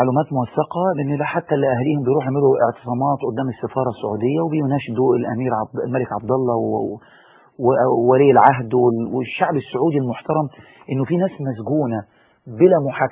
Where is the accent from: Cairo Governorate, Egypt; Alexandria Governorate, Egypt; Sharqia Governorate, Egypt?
Alexandria Governorate, Egypt; Alexandria; انا نشأت في مدينة الاسكندرية